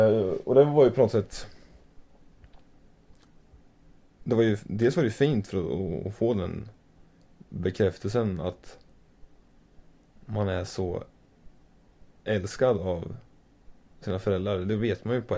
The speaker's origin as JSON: {"language": "Swedish", "town": "Norrköping", "region": "Östergötland", "country": "Sweden", "tie": "born or raised there", "said": "Jag växte upp i Vilbergen först. När jag var 3 år. Sen bodde jag från Smeby."}